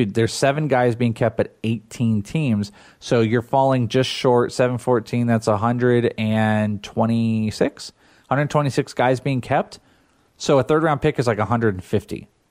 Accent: California, United States; I'm from California. I don't even know where that is.

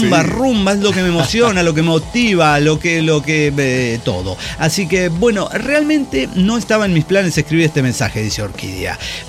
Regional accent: Mexico; Mexicano, ¿no? Es que soy mexicano.

